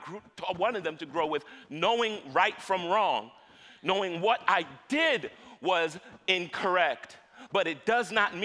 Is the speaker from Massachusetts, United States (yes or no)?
no; New York City, New York, United States; I grew up in New York City, and where we grew up, it wasn't always about the dozens, but it's like we talk about people.